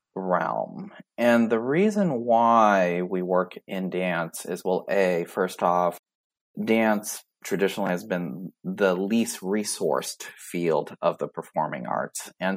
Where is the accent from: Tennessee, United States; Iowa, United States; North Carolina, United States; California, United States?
California, United States; firmly entrenched in the Vietnamese Little Saigon community that I grew up in Southern California, but also being American.